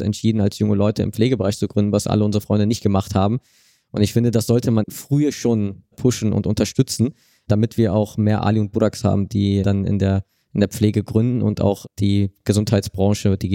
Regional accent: Berlin, Germany; born there; Ich bin auf jeden Fall in Berlin geboren und habe eine große, große Beziehung auch zu Berlin. Habe eine Zeit lang jetzt außerhalb von Berlin gelebt und habe dann nochmal gesehen, was ich an Berlin gebraucht habe und bin froh, jetzt wieder hier zu sein.

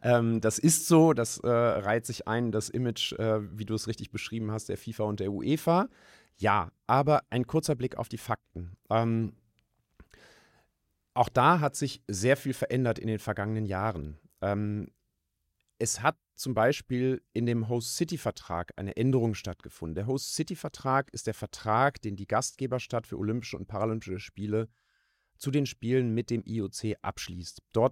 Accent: Hamburg, Germany; dass wir uns als Hamburger und Hamburger fragen müssen

